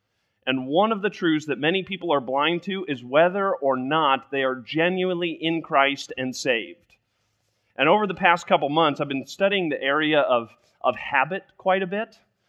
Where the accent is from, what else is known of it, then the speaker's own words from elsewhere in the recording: Littleton, Colorado, United States; I grew up in Littleton, Colorado, came out to Purdue University because everybody in my family basically went to Purdue